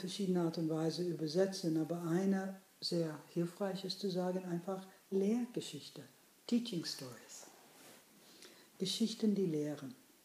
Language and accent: German; New York City, New York, United States; German is a second language; now in Germany; halbe polnische Juden und aus dem Bronx. Ich bin ein bisschen auf der Straße aufgewachsen